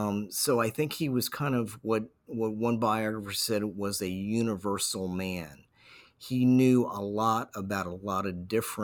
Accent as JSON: {"language": "English", "region": "Virginia", "country": "United States", "tie": "born or raised there", "said": "having been born and raised in Virginia, I always had a fascination with the Revolutionary period."}